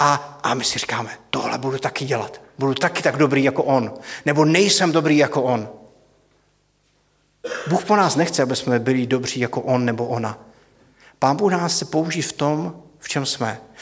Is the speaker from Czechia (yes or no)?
yes; Zlín Region, Czechia; já jsem z Valašska